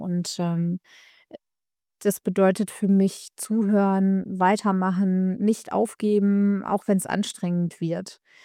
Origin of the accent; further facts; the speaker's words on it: Minden, North Rhine-Westphalia, Germany; born there; also born or lived in Hanover; ich bin geboren in Minden tatsächlich, habe meine Ausbildung hier gemacht und bin dann, hab in meiner Ausbildung meinen Mann kennengelernt. Und mit dem bin ich dann nach Hannover gegangen. Dort waren wir 10 Jahre